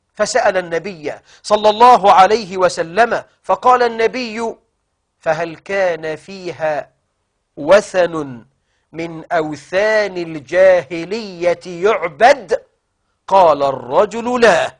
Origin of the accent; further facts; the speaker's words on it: Egypt; ايه اللي جاب قدم النبي عندنا في مصر